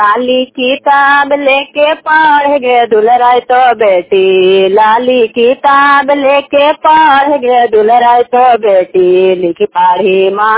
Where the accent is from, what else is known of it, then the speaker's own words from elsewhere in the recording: Fazilapur, Bihar, India; गांव फजीलापुर, प्रखंड नगर नौसा के निवासी हूँ।